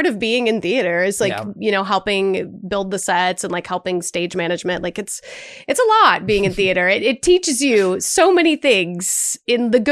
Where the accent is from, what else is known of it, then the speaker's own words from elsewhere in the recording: Minnesota, United States; I'm from Minnesota originally, so it was like a much smaller community.